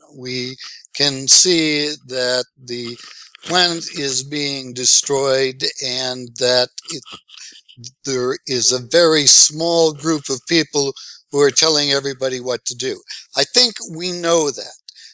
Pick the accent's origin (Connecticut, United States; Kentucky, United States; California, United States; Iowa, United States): Iowa, United States; I'm from Iowa.